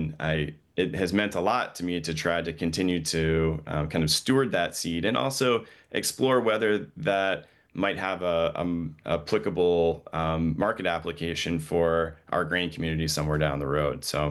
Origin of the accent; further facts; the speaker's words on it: Caribou, Maine, United States; I grew up in Caribou, so I'm from the county, and we would sell a lot of what we were doing in Southern Maine and in the greater Boston area.